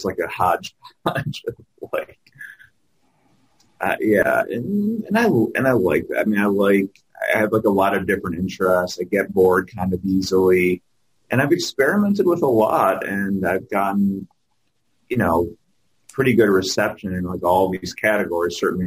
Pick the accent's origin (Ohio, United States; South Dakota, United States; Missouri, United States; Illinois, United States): Illinois, United States; Chicago; moved away as an adult; now in Minneapolis, United States; My background, I'm from Chicago originally, moved up to Minneapolis about over 10 years ago now to finish up school.